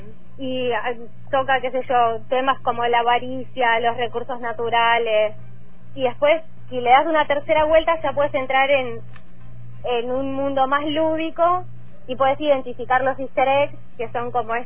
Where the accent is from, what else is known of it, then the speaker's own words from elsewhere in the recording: Luis Beltrán, Río Negro, Argentina; Entonces me crié en Beltrán